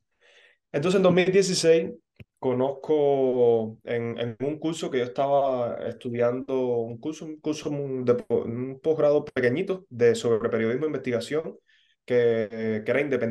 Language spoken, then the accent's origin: Spanish; Trinidad, Sancti Spíritus, Cuba; cuando estaba ya yo de vuelta a Trinidad, mi ciudad de origen